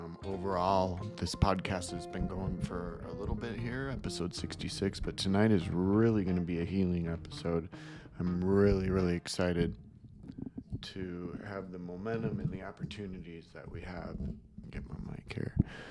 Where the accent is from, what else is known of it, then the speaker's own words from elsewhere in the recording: Illinois, United States; I grew up in the Midwest, so, you know, Chicagoland area, so the intense freezing cold and wind and all that.